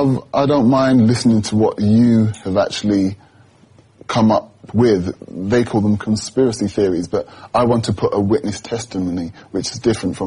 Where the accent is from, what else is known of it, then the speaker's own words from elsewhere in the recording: London, United Kingdom; I'm a Londoner, so I wanted everyone to be safer.